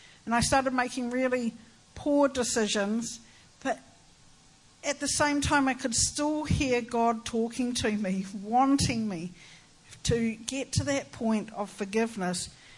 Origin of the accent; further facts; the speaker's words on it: New Zealand; I come from New Zealand.